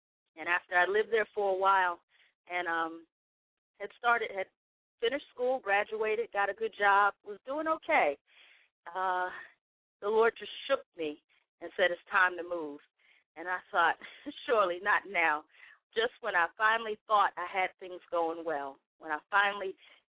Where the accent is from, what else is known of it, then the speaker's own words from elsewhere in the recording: Washington, District of Columbia, United States; born there; And I was born in Washington, D.C., raised by godly parents. I was raised in the church, and I thank God for that.